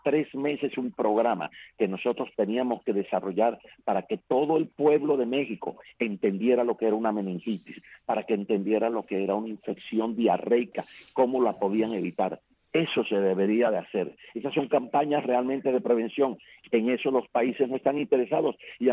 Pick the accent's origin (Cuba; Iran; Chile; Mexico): Cuba; moved away; yo fui alguna vez a Cuba, no hace mucho, en el 2016, y cuando yo vi el pueblo donde yo nací y me crié